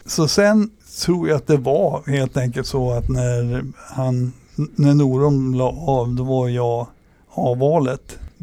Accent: Umeå, Västerbotten County, Sweden; now in Stockholm, Sweden; Om man då betänker att jag kom från Umeå till Stockholm får se nu 78 eller 79

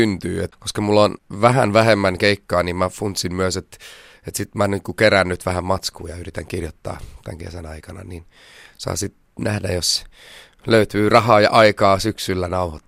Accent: Pietarsaari, Ostrobothnia, Finland; now in Stockholm, Sweden; Mä toivon, että mä saan olla aika paljon täällä Pohjanmaalla ja Vaasassa. Mä oon Pietasaarista kotoisin.

